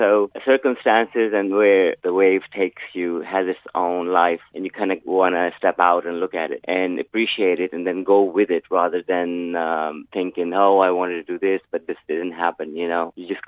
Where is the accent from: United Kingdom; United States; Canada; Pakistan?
Pakistan; And I'm this kid from Pakistan.